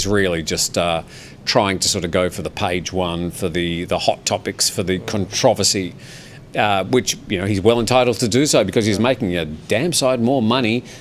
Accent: Australia; even in my home country of Australia

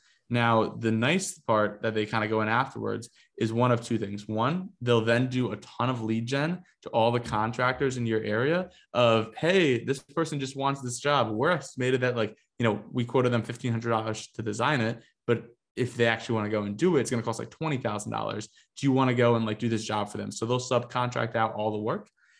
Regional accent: Northeast, United States; I know at least growing up in the Northeast, there are so many unfinished basements

